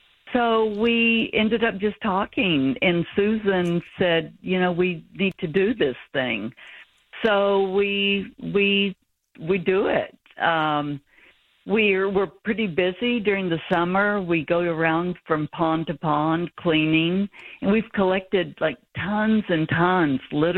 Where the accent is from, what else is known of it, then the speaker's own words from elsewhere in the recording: Texas, United States; also born or lived in Kansas / Toronto / Albany; now in Cape Cod, United States; It's from a lot of different places. I grew up in Texas, ended up living in Kansas, Toronto, Albany, all sorts of places, and ended up on the Cape, which I love.